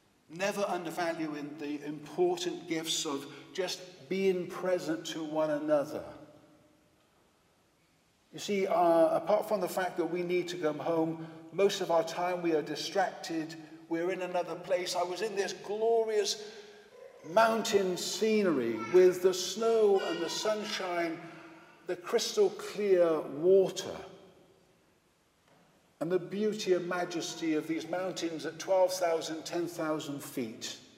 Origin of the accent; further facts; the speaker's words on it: Wales, United Kingdom; I find great comfort to drive all the way back to Wales, to Monmouthshire, which is my home country.